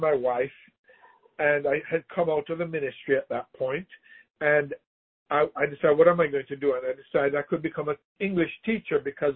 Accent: Kingston, Jamaica; then settled in Kingston. So that's kind of, and that's where I grew up. I grew up in Kingston, born and grew up in Kingston.

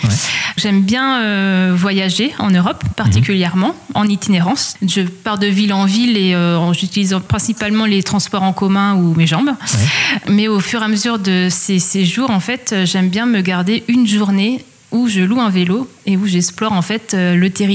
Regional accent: Mayenne, Pays de la Loire, France; Donc, je suis née à Mayenne. J'ai grandi dans le nord Mayenne.

